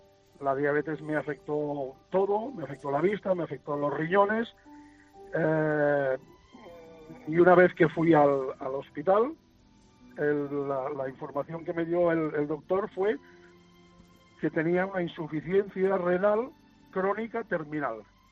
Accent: Barcelona, Catalonia, Spain; yo soy de Barcelona

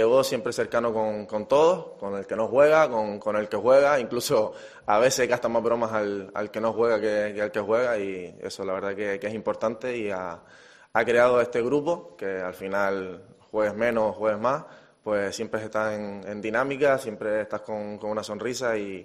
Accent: Las Palmas, Canary Islands, Spain; Es el equipo de mi tierra, de mi vida.

